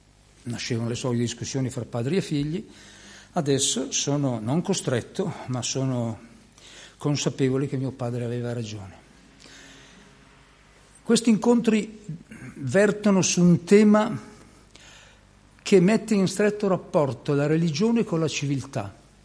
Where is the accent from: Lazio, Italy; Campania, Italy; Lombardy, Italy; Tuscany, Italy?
Lombardy, Italy; Io sono lombardo, per cui mi permetto di dire queste cose dall'esterno. Ma conoscendo il Veneto dal 70, dagli anni 70